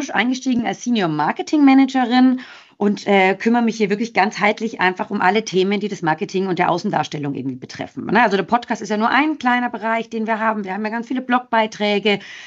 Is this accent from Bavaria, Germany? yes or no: yes; Munich, Bavaria, Germany; moved away as an adult; now in Frankfurt, Germany; Ich bin eine Münchnerin. Also ich bin in München geboren und auch aufgewachsen und bin dann der Liebe wegen nach Frankfurt gewechselt vor über, ich glaube, langsam sind es 12, 13 Jahre, seitdem ich hier in Frankfurt bin.